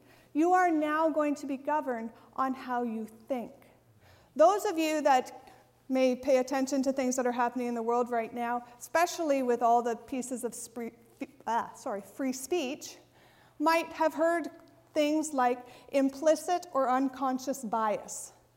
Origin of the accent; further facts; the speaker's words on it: Oshawa, Ontario, Canada; I'm from Oshawa